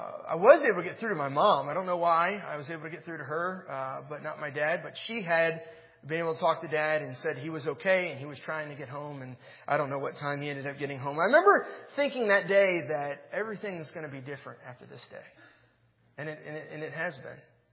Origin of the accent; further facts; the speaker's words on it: Chantilly, Virginia, United States; I grew up here in the Washington, D.C. area, grew up in Chantilly.